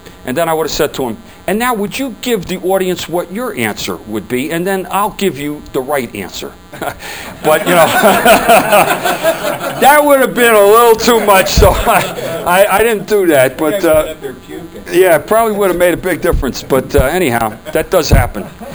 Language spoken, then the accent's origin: English; New Jersey, United States; and I'm from Jersey, so don't be looking at me.